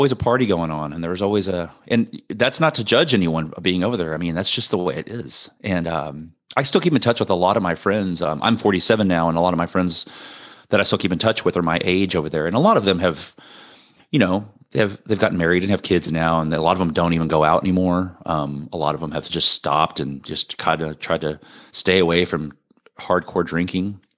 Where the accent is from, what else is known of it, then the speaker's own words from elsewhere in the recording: Lubbock, Texas, United States; I was born in Irving, in the Dallas area. Okay. But I grew up in Lubbock, Texas, which is in the West.